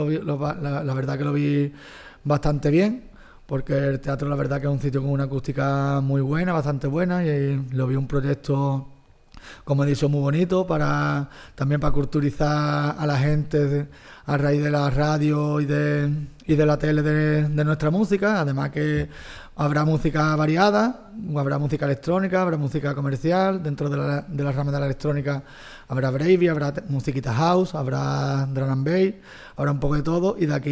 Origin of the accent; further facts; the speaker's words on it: San Roque, Andalusia, Spain; este proyecto tan bonito que se está haciendo aquí en mi pueblo, en San Roque